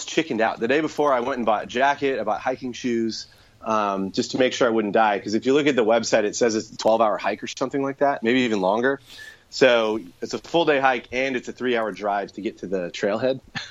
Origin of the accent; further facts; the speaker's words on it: Houston, Texas, United States; there's the Hurricane Harvey's hitting Houston, my hometown where I live.